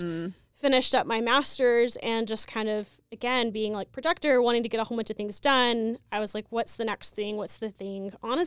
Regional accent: Texas, United States; like my hometown's like an hour and a half from Houston.

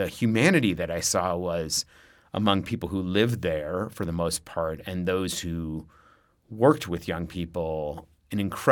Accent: Seattle, Washington, United States; I think certainly when I was growing up in Seattle, you saw examples of homelessness

